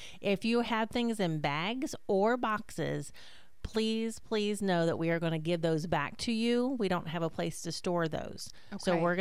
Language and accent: English; Maryland, United States; now in Florida, United States; I mean, I'm not an original Floridian. I'm a come here, is what I like to say.